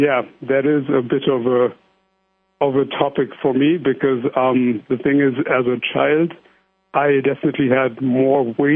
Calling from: Amsterdam, North Holland, Netherlands; I am calling from Amsterdam in the Netherlands.

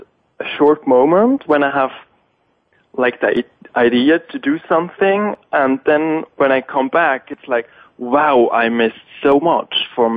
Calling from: Hamburg, Germany; I'm calling in from Hamburg today.

